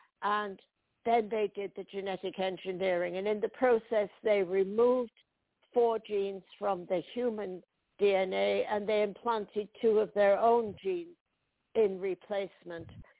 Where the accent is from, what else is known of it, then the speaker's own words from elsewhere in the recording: Yorkshire and the Humber, United Kingdom; now in United States; I live in Montana right now. I came from Yorkshire in England.